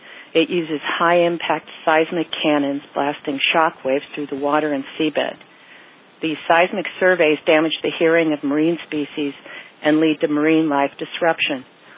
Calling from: Cambria, California, United States; I'm calling from Cambria, California.

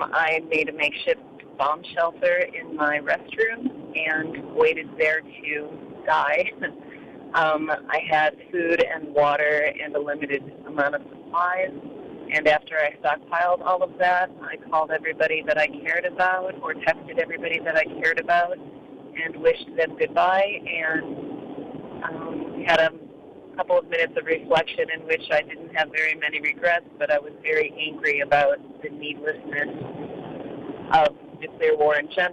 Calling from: Honolulu, Hawaii, United States; I'm calling from Honolulu, Hawaii.

